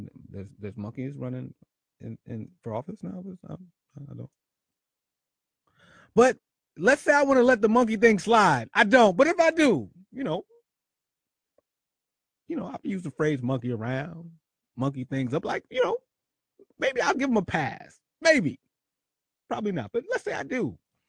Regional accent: Philadelphia, Pennsylvania, United States; one of my other dreams was to be mayor of Philadelphia. Yep, mayor of Philadelphia, my hometown, such a bloody love.

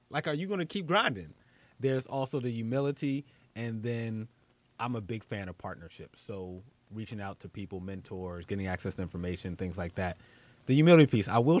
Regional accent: Philadelphia, Pennsylvania, United States; I'm interning at a radio station in my hometown of Philly.

